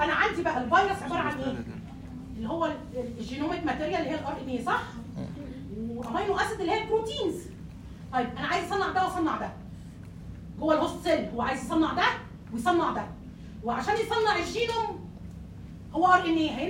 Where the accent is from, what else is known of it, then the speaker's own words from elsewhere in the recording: Egypt; يعني بيعالج حالات مثلا الهيباتايتس بي او سي عندنا في مصر